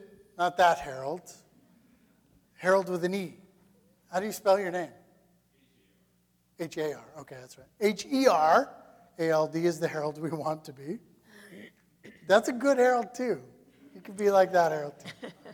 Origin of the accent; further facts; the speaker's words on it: Canada; But what's helpful for us as Canadian Christians is to recognize that the church needs to hear that this promise is being fulfilled.